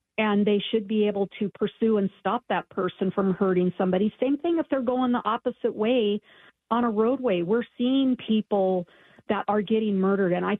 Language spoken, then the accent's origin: English; Federal Way, Washington, United States; also born or lived in Auburn; I grew up in Washington State in Federal Way in Auburn, and things were very definitely different regarding crime and drugs.